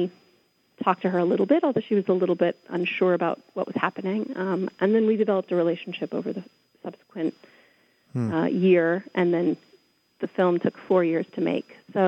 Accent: California, United States; I grew up in the Bay Area, and I've been in the East Bay almost 12 years

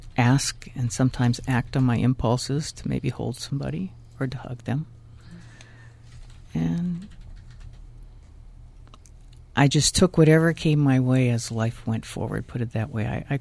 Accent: Midwest, United States; I'm originally from the Midwest

